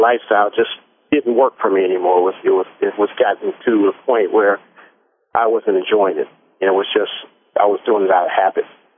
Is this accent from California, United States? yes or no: yes; Oakland, California, United States; I was, you know, born and raised in East Oakland. Most of my life I lived in East Oakland.